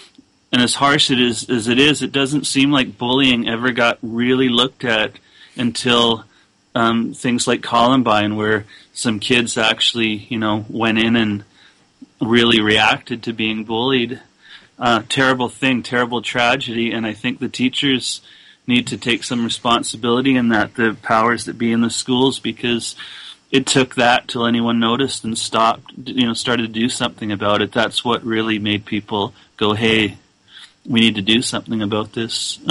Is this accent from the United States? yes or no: no; Canada; also born or lived in England; I was born in England, and we moved to Canada when I was about 3.